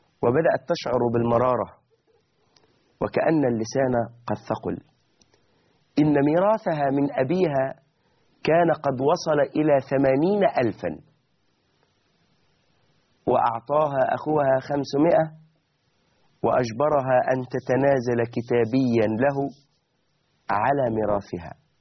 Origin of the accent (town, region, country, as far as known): Egypt